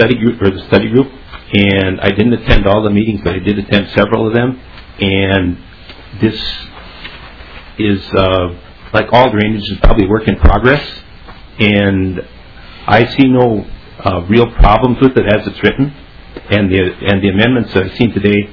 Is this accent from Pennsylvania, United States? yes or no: no; Burrville, Minnesota, United States; I'm from Burrville, Minnesota. That's in Todd County.